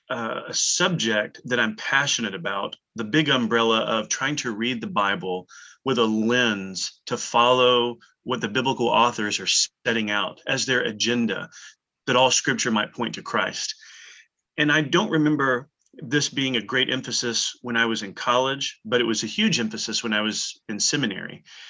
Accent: Texas, United States; moved away as an adult; now in Louisville, United States; And so I love living in Louisville with our family. We're originally from Texas, and so we're enjoying four real seasons in Louisville

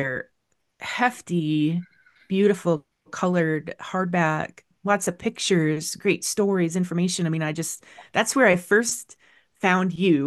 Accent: South Dakota, United States; now in Minnesota, United States; but I'm not from Wisconsin. I grew up in South Dakota. I live in Minnesota now.

